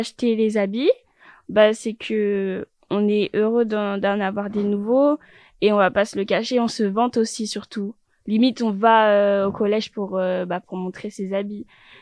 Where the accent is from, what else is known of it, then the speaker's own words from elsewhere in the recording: France; alors que ça vaut de l'or chez nous en France, aux États-Unis et tout.